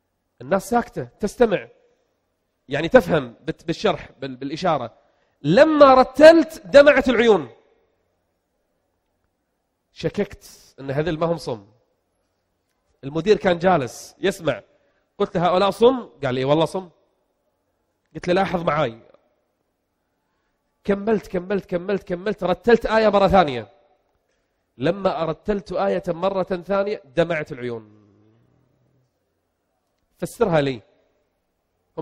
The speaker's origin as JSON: {"language": "Arabic", "country": "Kuwait", "said": "أنا من أهل البلد، وأكثركم يعلم أنني أيام الغزو الغاشم على بلدي الكويت جلست في الدمام 6 شهور كاملة. أنا من أهل الدمام يعني يعتبر."}